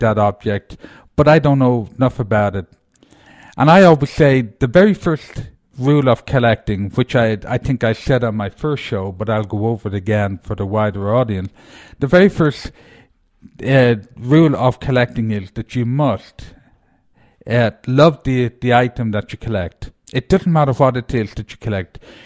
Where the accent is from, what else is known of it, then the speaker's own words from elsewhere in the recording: United States; I'm lucky to be Irish, but I am proud to be an American. And make no mistake about that, I'm an American. I just happen to be Irish in the back of it.